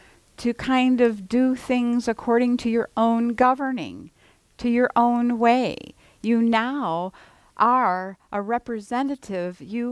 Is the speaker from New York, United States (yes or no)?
no; Cleveland, Ohio, United States; I'm from Cleveland, so I can speak this way.